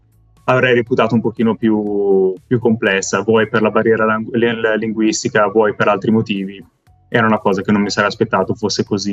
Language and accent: Italian; Caslano, Ticino, Switzerland; moved away as an adult; now in Connecticut, United States; sono originario del Ticino, di Caslano, sono qui in Connecticut da quasi 2 anni, 1 anno e 8 mesi